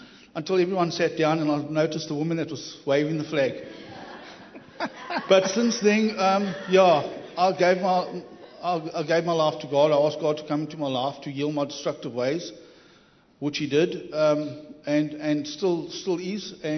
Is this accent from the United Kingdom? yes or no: yes; East London, London, United Kingdom; Well, I've been born and bred in East London all my life.